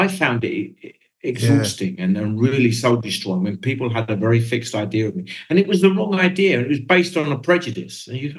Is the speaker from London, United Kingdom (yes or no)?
yes; London, United Kingdom; all I could get was Prime Monthly or The Bill because I come from the East End.